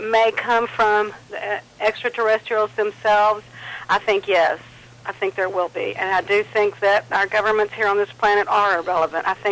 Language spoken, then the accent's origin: English; Dallas, Texas, United States; also born or lived in Louisiana; Oh, well, I was born in Louisiana, but raised in Dallas my life.